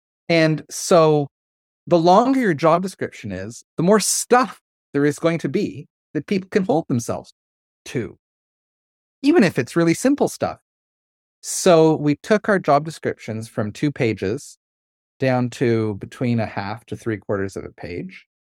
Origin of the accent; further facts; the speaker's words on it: Canada; also born or lived in Taiwan; I'm from Canada. I worked in Taiwan.